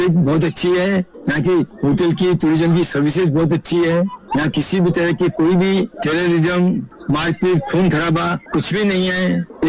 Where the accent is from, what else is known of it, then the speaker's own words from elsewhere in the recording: Mumbai, Maharashtra, India; मैं मुंबई से हूँ, कश्मीर में हर साल आता हूँ